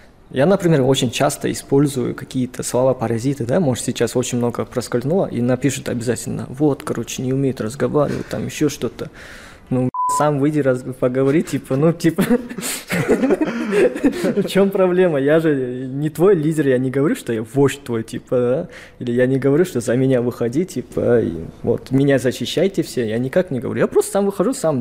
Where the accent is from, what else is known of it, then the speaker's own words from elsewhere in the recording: Kazakhstan; я сам казах, я хочу, чтобы Казахстан стал демократичным.